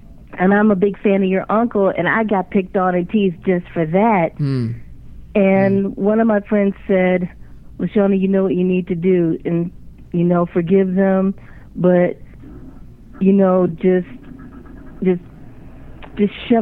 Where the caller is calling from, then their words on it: Landover, Maryland, United States; I'm calling from Landover, Maryland.